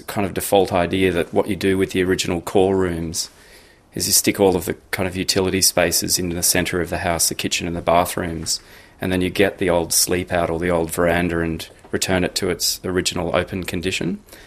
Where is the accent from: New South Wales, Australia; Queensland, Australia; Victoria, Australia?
Queensland, Australia; So growing up in Queensland